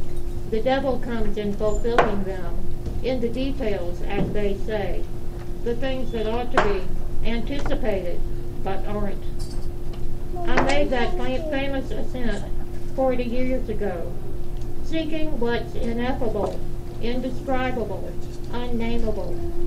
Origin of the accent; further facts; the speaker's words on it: Charleston, South Carolina, United States; and I come here from Charleston, South Carolina, which is a land where women, and particularly white women, are not trained or encouraged in being stoical.